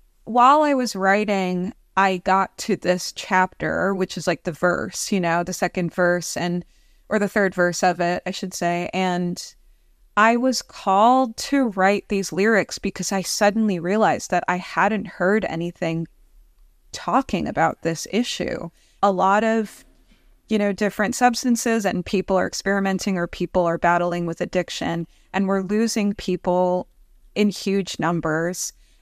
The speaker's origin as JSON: {"language": "English", "region": "New York", "country": "United States", "tie": "born or raised there", "said": "Well, growing up in New York and also just, I would say, in a community of radical-minded people, of artists, of outsiders"}